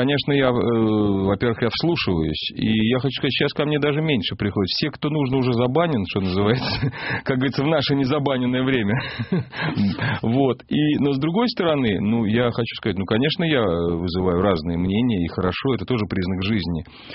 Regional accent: Moscow, Russia; Я москвич. Покровки, я заядлый москвич, закоренелый москвич. И я малодушно, физически привязан к этому городу.

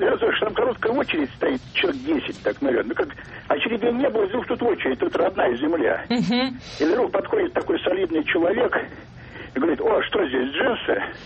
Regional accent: Moscow, Russia; Да, я из Москвы

